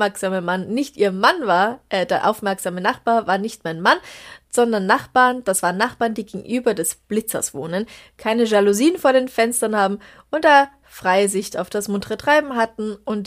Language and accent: German; Brandenburg, Germany; Ich habe was Kurioses, Lustiges aus meinem Heimatdorf. Es ist ein sehr kleiner Ortsteil an einer Bundesstraße im wunderschönen Brandenburg.